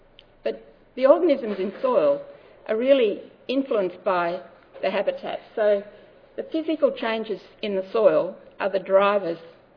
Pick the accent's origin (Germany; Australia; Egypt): Australia; Western Australia; So I come from Australia, in the western part of Australia, and no-till is everything.